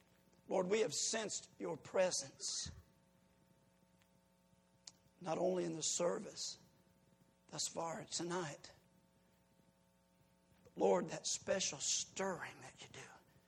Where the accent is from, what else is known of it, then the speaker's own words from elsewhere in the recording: Decatur, Illinois, United States; folks, I'm from Decatur, Illinois, the home of ugly women and great football players.